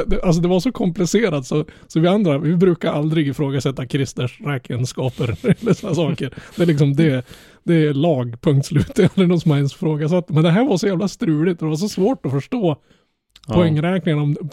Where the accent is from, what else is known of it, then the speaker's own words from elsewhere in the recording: Norrland, Sweden; ja, jag är norrlänning, ja, jag är partisk.